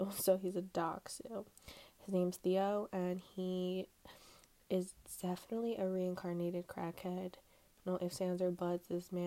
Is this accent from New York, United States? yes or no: yes; New York, United States; now in Queens, United States; I am 20 years old. I'm from New York, specifically Long Island, but I currently live in Queens with my mom.